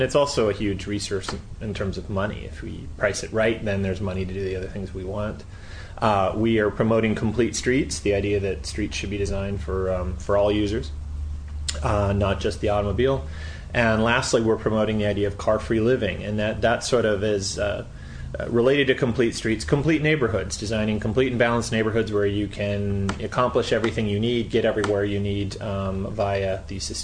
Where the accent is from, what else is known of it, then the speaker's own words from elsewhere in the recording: California, United States; for me, I grew up in the San Fernando Valley, so I was a suburban kid.